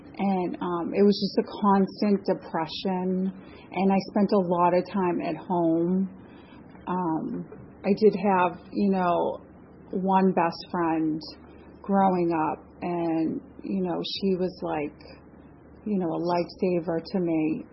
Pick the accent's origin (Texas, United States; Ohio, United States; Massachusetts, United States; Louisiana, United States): Massachusetts, United States; What it was like, I grew up in Massachusetts, and I was the youngest of three.